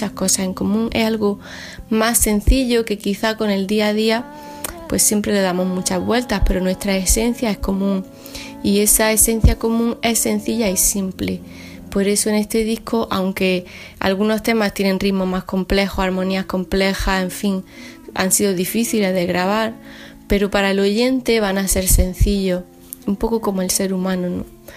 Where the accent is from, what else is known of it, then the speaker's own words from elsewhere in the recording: Granada, Andalusia, Spain; en la historia de mi ciudad natal, perdón, de Granada